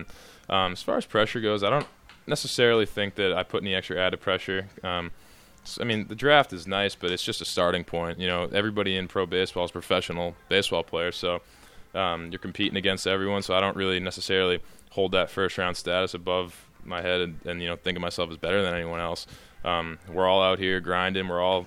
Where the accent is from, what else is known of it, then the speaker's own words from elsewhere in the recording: Boston, Massachusetts, United States; growing up in Boston, David Ortiz is kind of that guy that every kid playing baseball looked up to.